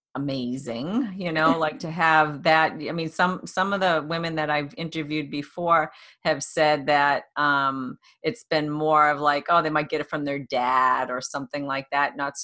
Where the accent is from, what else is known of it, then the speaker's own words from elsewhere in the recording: Boston, Massachusetts, United States; I'm Boston.